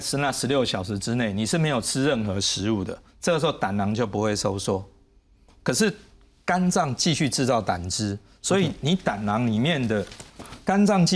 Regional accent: Taiwan; 我们台湾人的胆结石成分开始在变了

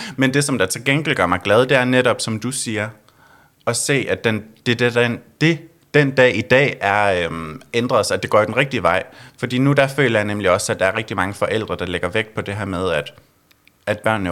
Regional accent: Hjørring, North Denmark Region, Denmark; born there; Jeg er født i Hjørring i Nordjylland.

